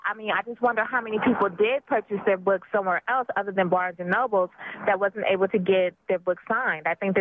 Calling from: Oakland, California, United States; I'm calling from Oakland.

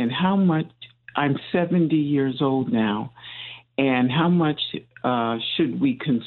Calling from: Albany, New York, United States; I'm calling from Albany, New York.

